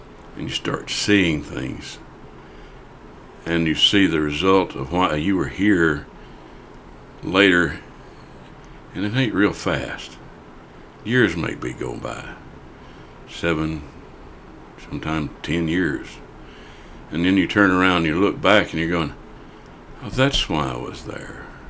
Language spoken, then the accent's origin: English; Tyler, Texas, United States; I was born here. I changed zip codes, though. I have moved around inside Smith County, but stayed basically in Smith County and farmed for year